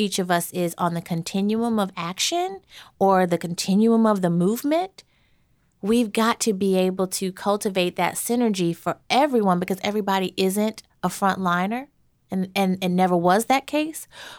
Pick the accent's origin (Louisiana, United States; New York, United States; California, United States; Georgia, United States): Louisiana, United States; Baton Rouge; or in Baton Rouge, Louisiana, my hometown, and Alton Sterling is killed, it's in my face now.